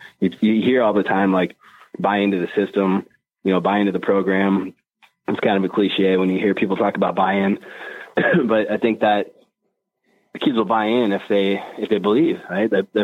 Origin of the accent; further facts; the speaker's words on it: Des Moines, Iowa, United States; because I'm from the Des Moines area. I grew up in Des Moines, you know, went to high school in Johnston.